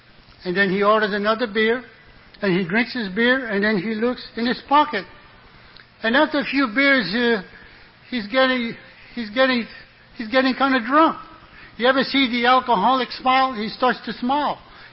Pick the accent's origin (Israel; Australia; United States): United States; Just the fact that I am an American. America, what a country, you know.